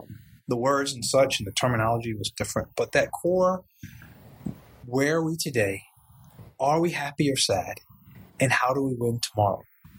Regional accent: New York, United States; moved away as an adult; now in Singapore; I was born in New York, worked in New York, school in New York, everything in New York, and then came to Singapore.

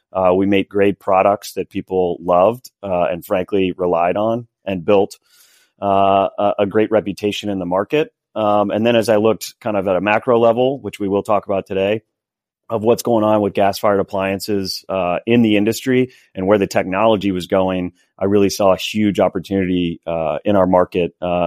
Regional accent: Texas, United States; So I'm from Texas, and that's where I started my career.

